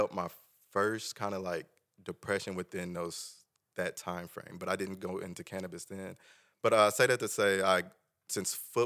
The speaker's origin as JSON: {"language": "English", "town": "Tulsa", "region": "Oklahoma", "country": "United States", "said": "I'm originally from Tulsa."}